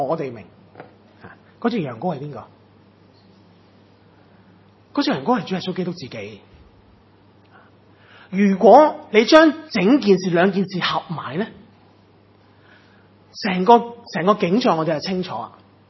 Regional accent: China; 我们中国人都有很多节的嘛

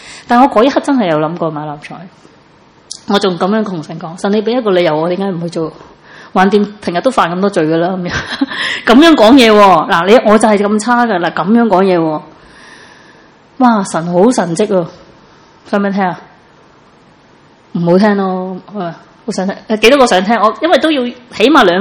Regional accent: Chaozhou, Guangdong, China; 我本身由细到大我系潮州人嚟，潮州人好悭嘅，我好悭嘅一个人嚟。

